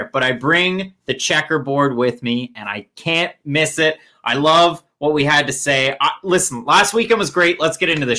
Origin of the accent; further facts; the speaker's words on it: Canada; I'm a Canadian